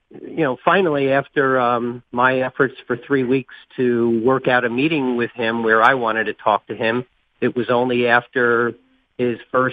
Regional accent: New Jersey, United States; I don't know the Pittsburgh situation well. I'm from New Jersey.

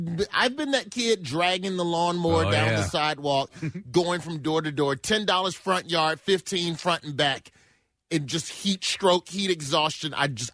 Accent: Alabama, United States; It's just I grew up in Alabama. That's what everyone needs to understand.

